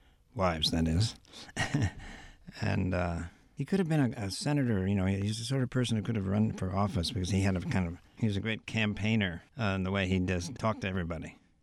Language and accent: English; Endwell, New York, United States; I grew up in Endicott.